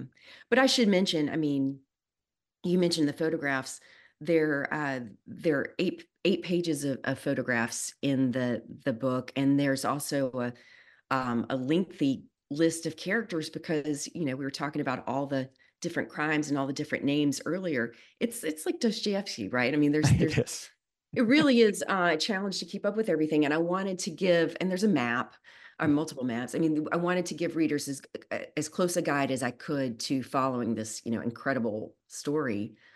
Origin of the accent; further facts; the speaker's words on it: Wilmington, United States; I grew up in Wilmington. She spent her junior high school years in Wilmington.